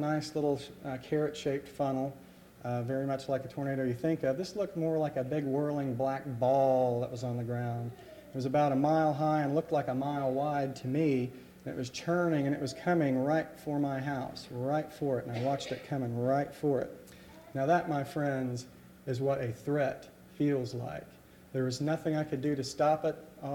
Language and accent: English; Xenia, Ohio, United States; I grew up in Xenia, a few miles over here